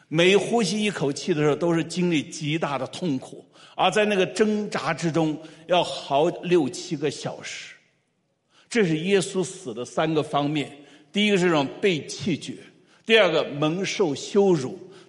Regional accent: China; 我们中国人讲，中国古话讲，就说士可杀不可辱。

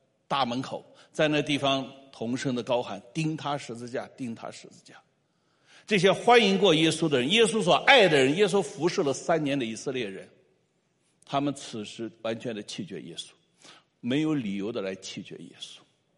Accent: China; 我们中国人讲，中国古话讲，就说士可杀不可辱。

